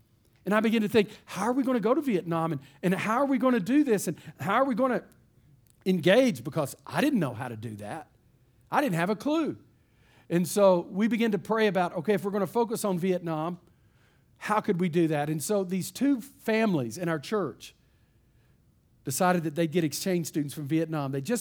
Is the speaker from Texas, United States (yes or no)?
yes; Texas, United States; because I'm from East Texas and I'm a Baptist.